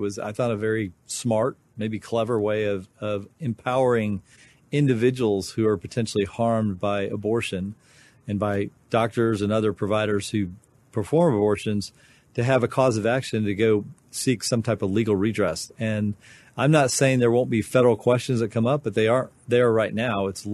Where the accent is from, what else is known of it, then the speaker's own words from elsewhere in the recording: North Dakota, United States; born there; you are actually in my birthplace. I was born in North Dakota